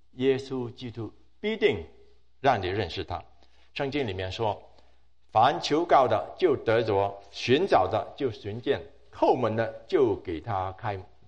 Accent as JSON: {"language": "Chinese", "country": "China", "lives_now": "United States", "said": "所以我们中国人呢非常的保守，"}